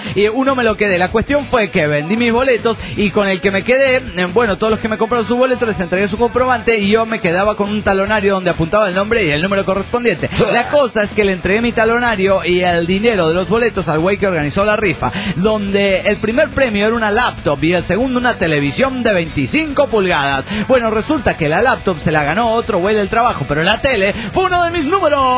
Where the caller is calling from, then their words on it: Chetumal, Quintana Roo, Mexico; de Chetumal, Quintana Roo.